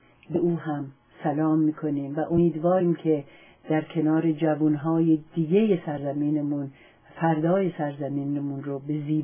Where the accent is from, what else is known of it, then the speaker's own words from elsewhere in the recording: Iran; من به عنوان یک ایرانی سپاسگزارم از ایشون